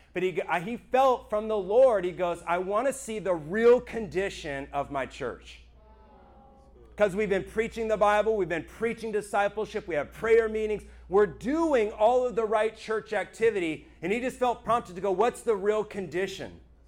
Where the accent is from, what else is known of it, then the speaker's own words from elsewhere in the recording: Florida, United States; I grew up in Florida, was stationed in Washington State in Tacoma, Washington.